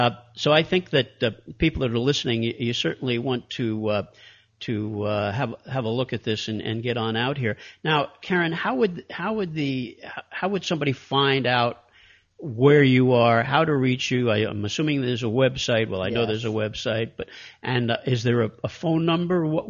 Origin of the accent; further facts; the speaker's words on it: New York City, New York, United States; Because I grew up in New York City and never saw a cow.